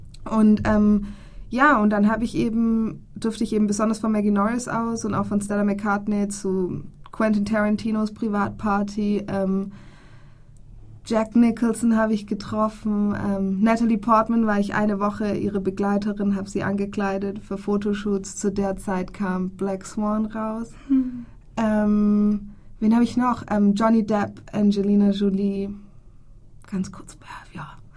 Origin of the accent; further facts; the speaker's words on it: Germany; ich komme aus Deutschland und ich würde gern bei dem Tom Wolfe irgendwas machen